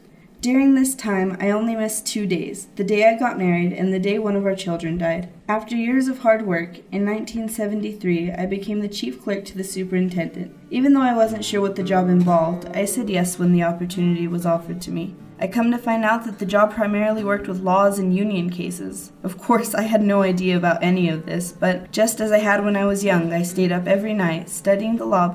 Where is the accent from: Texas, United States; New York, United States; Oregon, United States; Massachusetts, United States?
Texas, United States; Canadian; born there; July of 1926, at 8 a.m., I was born in Canadian, Texas.